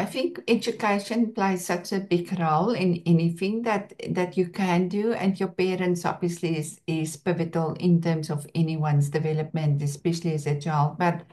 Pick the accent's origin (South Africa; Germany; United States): South Africa; Born and bred in South Africa and a true entrepreneur